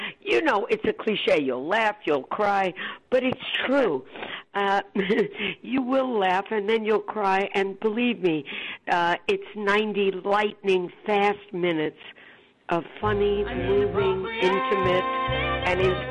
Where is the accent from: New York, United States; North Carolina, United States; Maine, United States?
New York, United States; Bronx; You know, I grew up in the Bronx, so there's a lot of that feeling, too.